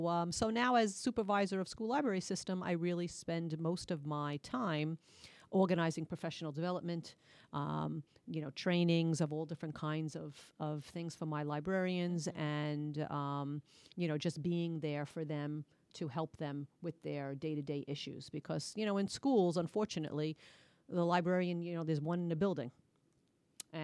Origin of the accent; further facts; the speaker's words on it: Queens, New York, United States; I grew up in Queens, and my mother actually brought me to the bookmobile.